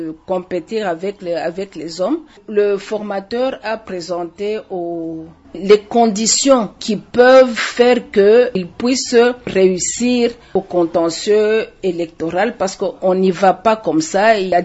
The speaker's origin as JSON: {"language": "French", "town": "Mbuji-Mayi", "region": "Kasaï-Oriental", "country": "DR Congo", "said": "On l'a vu ici chez nous en Mbujimayi."}